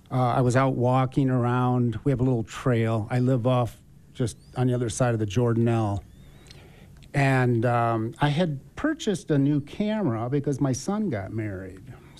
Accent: Michigan, United States; Right. So I'm from Michigan, and I retired about 5 years ago.

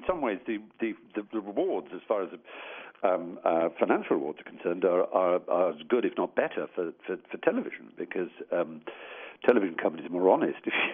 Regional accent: Scotland, United Kingdom; had the pleasure of being Scot in Scotland

